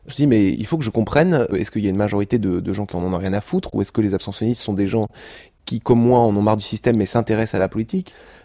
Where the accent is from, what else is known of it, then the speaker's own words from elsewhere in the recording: Lorient, Brittany, France; J'ai grandi en Bretagne, à Lorient.